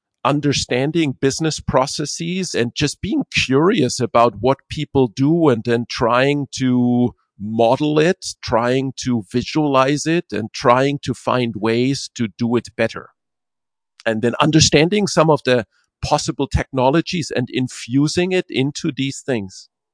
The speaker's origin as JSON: {"language": "English", "country": "Germany", "tie": "born or raised there", "moved": "as an adult", "lives_now": "United States", "said": "I grew up in Germany. I studied electrical engineering."}